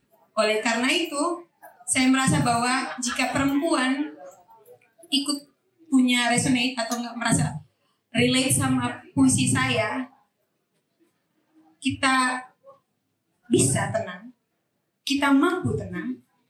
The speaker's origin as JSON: {"language": "Indonesian", "town": "Ende", "region": "East Nusa Tenggara", "country": "Indonesia", "lives_now": "Bali, Indonesia", "said": "Saya datang dari Ende Flores dan sudah beberapa tahun di sini"}